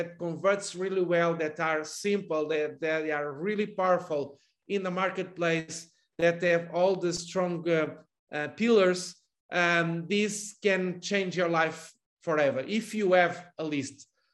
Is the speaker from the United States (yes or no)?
no; Portugal; English is a second language; I'm calling you from Portugal. I'm Portuguese. As you can see, my accent, it's not a pure accent, English, British, or American, or something like that.